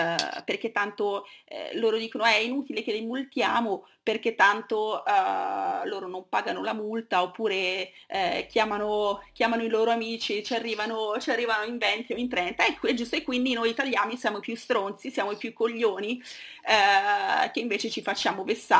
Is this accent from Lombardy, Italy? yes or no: yes; Bergamo, Lombardy, Italy; io sono di Bergamo, dicono sei di parte